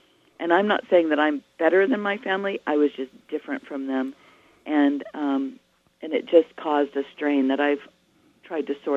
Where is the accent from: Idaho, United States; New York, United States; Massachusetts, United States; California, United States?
Idaho, United States; Salmon; I'm a fifth-generation Idahoan. I was born in Salmon, Idaho, which happens to be also the birthplace of Sacagawea up there in the Bitterroots.